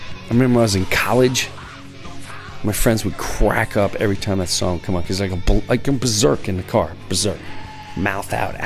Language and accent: English; Long Island, New York, United States; because I grew up in Long Island, and my parents were really blue collar.